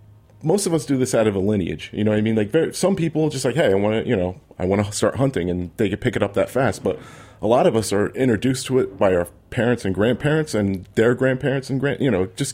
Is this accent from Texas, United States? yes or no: no; New Jersey, United States; I grew up in Warren County, New Jersey, which is, for this region of New York, New Jersey, it's like the Ozarks, you know